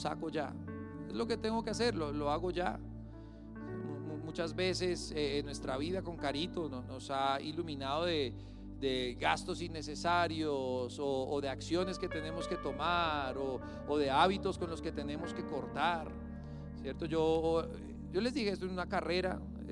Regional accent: Champerico, Retalhuleu, Guatemala; born there; es que yo nací en Champerico y eso suena ají y eso suena duro

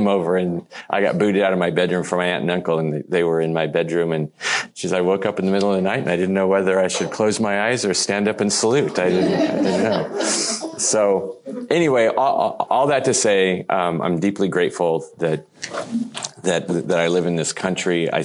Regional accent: United States; Here in the 21st century, and I'm really grateful that I live in America. I love being an American.

